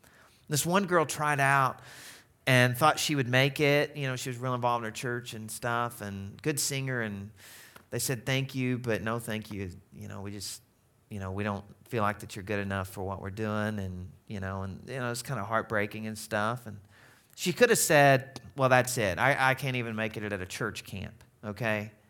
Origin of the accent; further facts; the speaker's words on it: the South, United States; is it because I'm from the South?